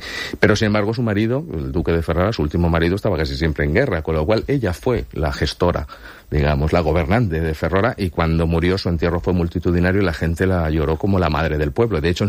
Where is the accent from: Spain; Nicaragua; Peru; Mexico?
Spain; Valencian Community; aunque evidentemente como valencianos les tenemos simpatía